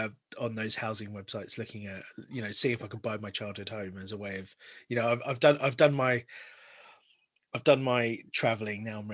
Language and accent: English; Harrow, London, United Kingdom; growing up in Harrow